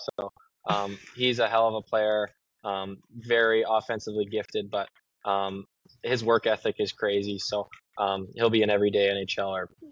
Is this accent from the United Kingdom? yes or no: no; Calgary, Alberta, Canada; Yeah, growing up in Calgary